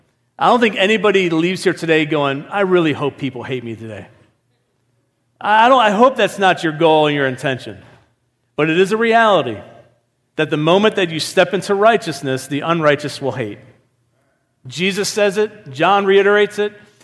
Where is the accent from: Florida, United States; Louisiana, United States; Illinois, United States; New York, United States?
New York, United States; Niagara Falls; I grew up about 20 minutes from Buffalo, New York. I grew up in Niagara Falls.